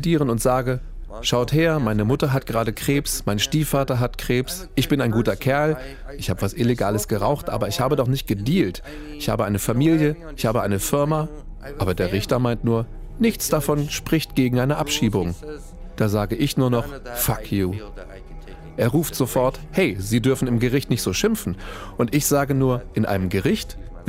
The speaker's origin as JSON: {"language": "German", "country": "Germany", "lives_now": "United States", "said": "In der Highschool habe ich ein paar Mal gesagt, ich bin Deutscher."}